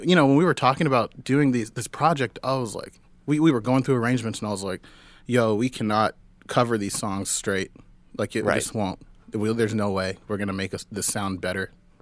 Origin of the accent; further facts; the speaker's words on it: Oklahoma, United States; now in Brooklyn, United States; people always ask me, like, what was it like growing up in Oklahoma?